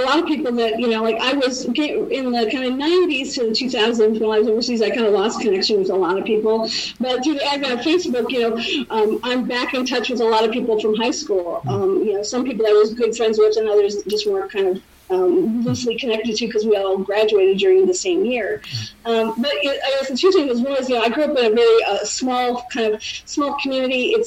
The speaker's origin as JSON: {"language": "English", "region": "Michigan", "country": "United States", "tie": "born or raised there", "lives_now": "United Kingdom", "said": "because I grew up in Michigan, which is kind of, it's a more Democratic oriented, but I grew up in a very conservative community, very much Republican kind of dominated. So moving to the UK was really an eye-opener"}